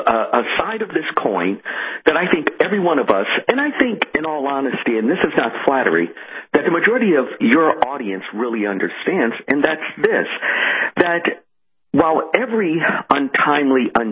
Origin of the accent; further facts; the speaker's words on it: Chicago, Illinois, United States; moved away; Case in point, my hometown of Chicago that I once lived in over 20 years ago